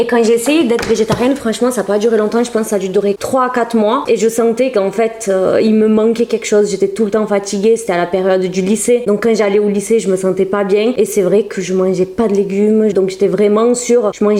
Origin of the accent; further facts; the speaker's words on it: Brazil; J'avais déjà eu de l'anémie quand j'étais petite au Brésil.